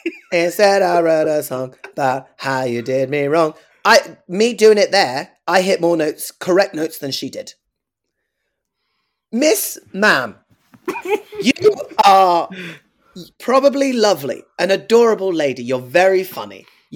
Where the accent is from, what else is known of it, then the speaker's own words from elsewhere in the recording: United Kingdom; Yet again, another reason to hate being British.